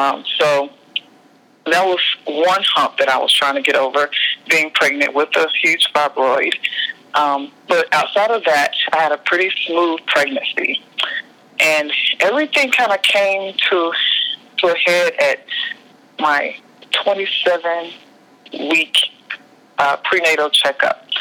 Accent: Atlanta, Georgia, United States; now in Los Angeles, United States; But I'm from the South. I'm from Atlanta.

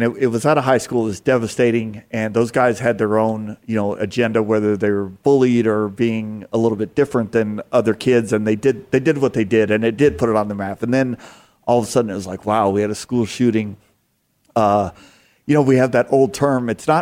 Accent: the South, United States; I'm from the South. You know what bless your heart means? You're stupid. That's what bless your heart means in the South.

